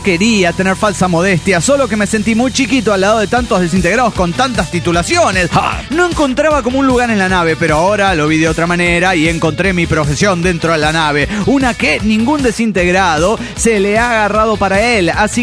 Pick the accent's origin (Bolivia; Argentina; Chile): Bolivia; La Paz; el de La Paz, Bolivia.